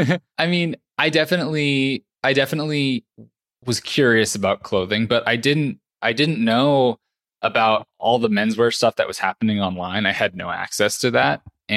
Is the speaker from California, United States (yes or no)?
yes; South Pasadena, California, United States; I'm from South Pasadena, which is, you know, a suburb of LA.